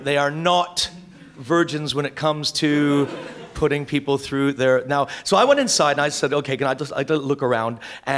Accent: Canada; because I'm Canadian

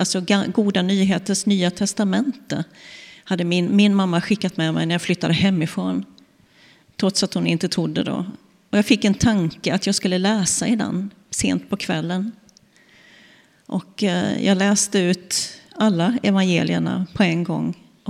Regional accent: Vetlanda, Jönköping County, Sweden; Nej, jag kommer ju också från Småland, från Vetlanda. Yngsta barnet av 6, men uppväxt med 5 syskon. Eller vi är 5. Och jag är uppväxt i en icke-troende familj.

